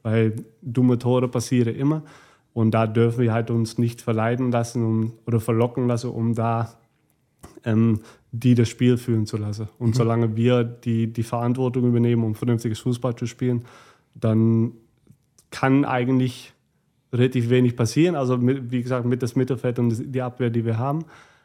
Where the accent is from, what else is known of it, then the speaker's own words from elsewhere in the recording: North Holland, Netherlands; Und ich komme ja selbst aus Nordholland. Und vor allem da, das sind sehr, sehr viele Blumenfelder.